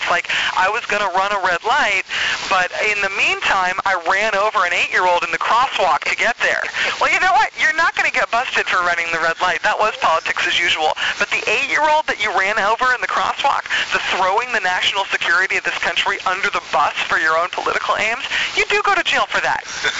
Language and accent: English; California, United States; now in New York, United States; and I'm from Northern California, I live in New York right now